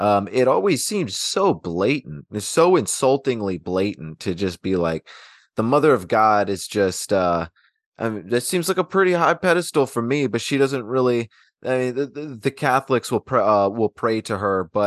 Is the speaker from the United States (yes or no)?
yes; Anchorage, Alaska, United States; Most of my family's from Georgia, so I come from the South, even though I was raised in Alaska, in Anchorage, for most of my life.